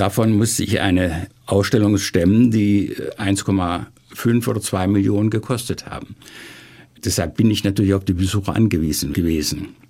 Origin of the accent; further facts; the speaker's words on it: Baden-Württemberg, Germany; Ja, beide. Bin ich Schwabe.